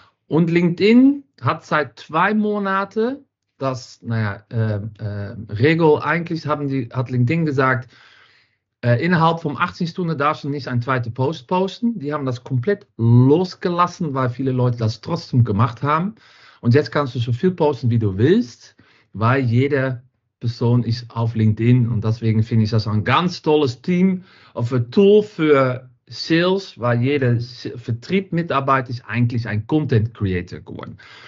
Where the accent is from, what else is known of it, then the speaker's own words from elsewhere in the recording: Netherlands; German is a second language; now in Düsseldorf, Germany; Ich komme aus Holland, wohne seit 7 Jahren in Düsseldorf. Bin sehr auch sehr glücklich hier und bin mit einem Deutschen verheiratet